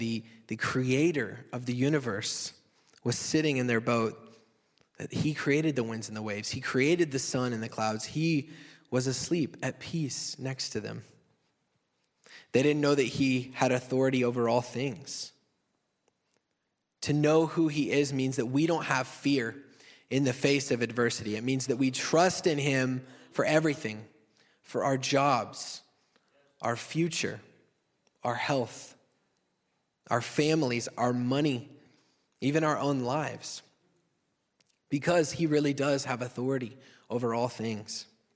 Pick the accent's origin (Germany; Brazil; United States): United States; Texas; And just to give you a little perspective, I'm from Texas.